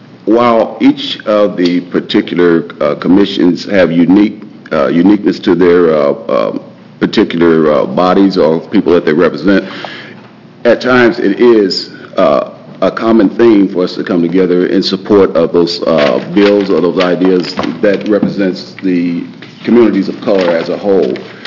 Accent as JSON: {"language": "English", "town": "Eugene", "region": "Oregon", "country": "United States", "said": "I'm here from Eugene, Oregon"}